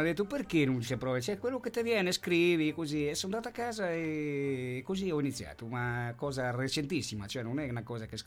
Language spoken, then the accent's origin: Italian; Ancona, Marche, Italy; i genitori miei non sono ad Ancona, però io sono nato e cresciuto in Ancona e mi sento anconeta proprio al 100%